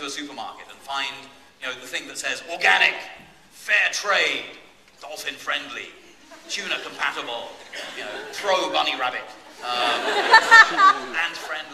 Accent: England, United Kingdom; I mean, I grew up in England, right, where the national cooking strategy is to boil something until there is no flavor left.

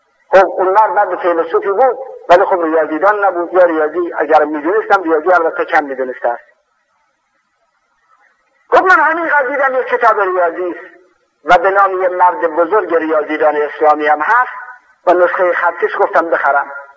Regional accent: Khorasan, Iran; من خودم که اهل خراسان هستم و اهل اون منطقه هستم

